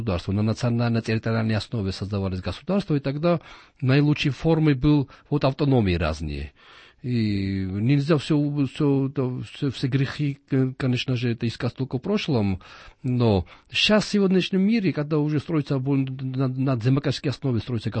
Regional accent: Georgia; Поэтому мы, грузины, очень, как и армяне, азербайджанцы

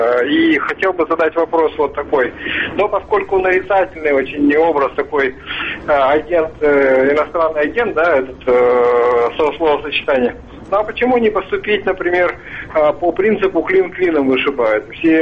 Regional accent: Krasnoyarsk, Krasnoyarsk Krai, Russia; я из Красноярска.

